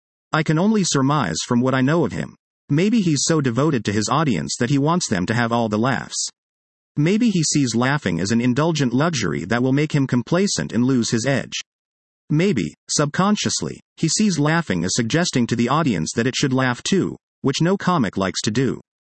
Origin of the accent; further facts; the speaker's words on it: Montreal, Quebec, Canada; growing up in Montreal, where laughing among friends was a full-time activity, no one kept a straight face.